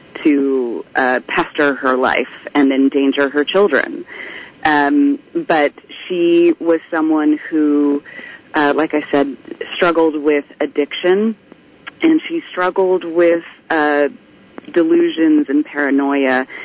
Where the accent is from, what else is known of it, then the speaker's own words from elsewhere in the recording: California, United States; I did not really grow up in Southern California. I grew up in Northern California with my mom.